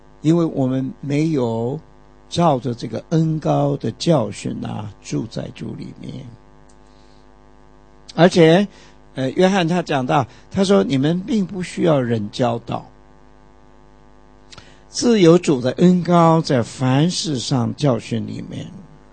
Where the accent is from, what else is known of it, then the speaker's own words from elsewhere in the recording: China; 这个师父在我们中国人观念当中啊，都是什么都懂的